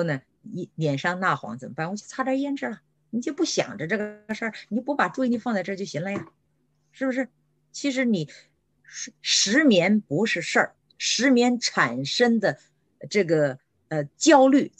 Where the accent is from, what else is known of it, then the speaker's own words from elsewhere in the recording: China; 我的整个 group 就我一个中国人，当时其他的全是西人